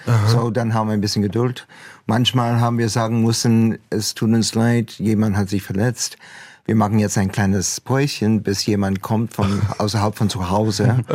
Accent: Canada; German is a second language; now in Germany; manchmal bin ich sehr viel mehr Deutsch als Kanadier, glaube ich.

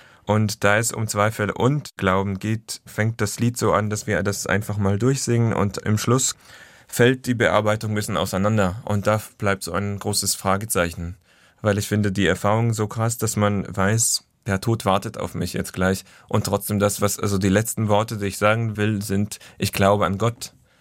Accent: Israel; Und ich habe da ein bisschen aus meiner Heimat, also aus dem Jüdischen oder aus Israel, einfach ein paar Lieder mitgebracht.

